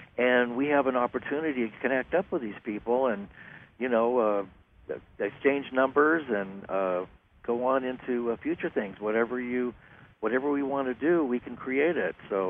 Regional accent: Santa Barbara, California, United States; that's my hometown

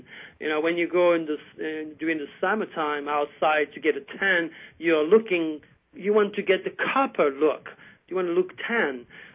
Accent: France; accent: French; English is a second language; I said, "Well, it cannot be only my French accent, because you're also French."

